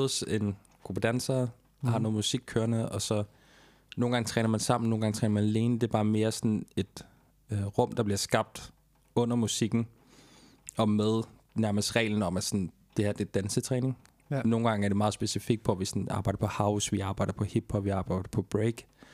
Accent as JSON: {"language": "Danish", "town": "Frederikssund", "region": "Capital Region of Denmark", "country": "Denmark", "tie": "born or raised there", "lives_now": "Copenhagen, Denmark", "said": "Jeg er født og opvokset i Frederikssund. Det er livet fra Jægerspris, lidt nord for København."}